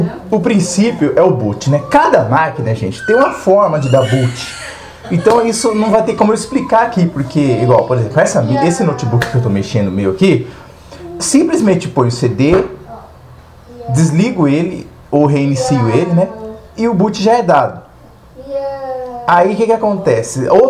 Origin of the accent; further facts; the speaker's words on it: Divinópolis, Minas Gerais, Brazil; sou de Divinópolis, Minas Gerais, Brasil.